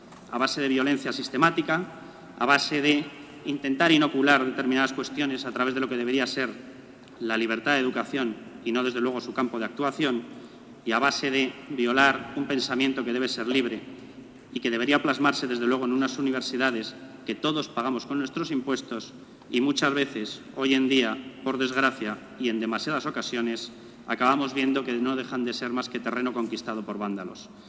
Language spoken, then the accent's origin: Spanish; Gijón, Asturias, Spain; born there; nací en Gijón y estoy apadrinado en Pamplona